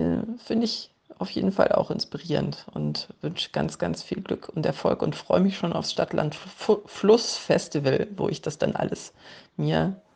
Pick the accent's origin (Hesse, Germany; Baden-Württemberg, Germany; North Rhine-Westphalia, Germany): North Rhine-Westphalia, Germany; in der Nähe von meinem Heimatort, nämlich bei Bonn